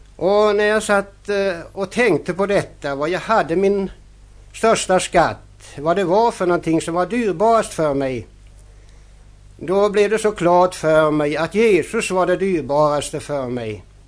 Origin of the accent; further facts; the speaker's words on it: Kalmar County, Sweden; Jag är nämligen smålänning och det är cirka 3 mil från Kalmar söderut.